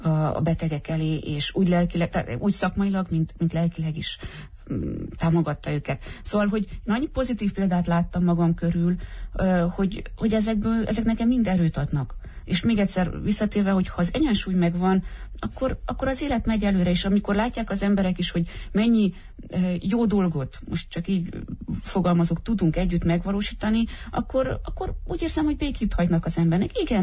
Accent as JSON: {"language": "Hungarian", "town": "Sovata", "region": "Mureș County", "country": "Romania", "tie": "born or raised there", "said": "én Szovátán nőttem fel a nagyszüleimnél."}